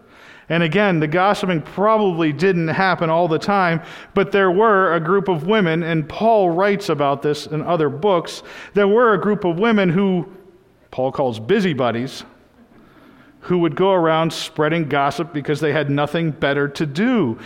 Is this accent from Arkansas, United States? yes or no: no; Boston, Massachusetts, United States; in my hometown of Massachusetts, of Boston, everyone was used to the bald-headed, sunglass-wearing, goatee